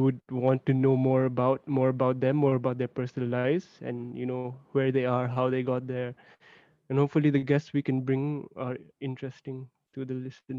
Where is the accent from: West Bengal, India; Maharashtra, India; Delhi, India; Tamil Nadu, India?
Delhi, India; born there; And I'm like, bro, I was born in Delhi.